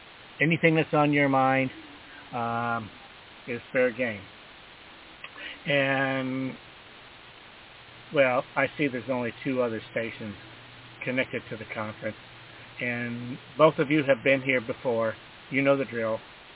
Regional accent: St. Louis, Missouri, United States; I'm from the St. Louis area.

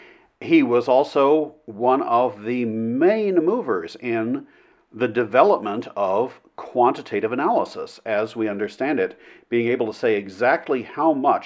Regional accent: United States; the United States, my home country, has recently done some things

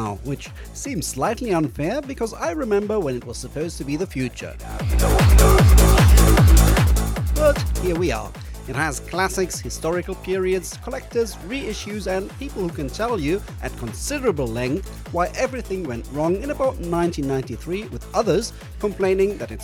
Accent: Berlin, Germany; from Berlin

